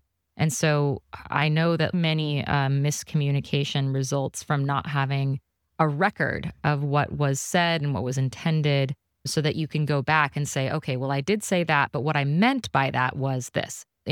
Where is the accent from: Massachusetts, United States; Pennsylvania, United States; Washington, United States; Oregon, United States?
Washington, United States; Seattle; I grew up in West Seattle, but like, you know, just up the hill from the ferry dock.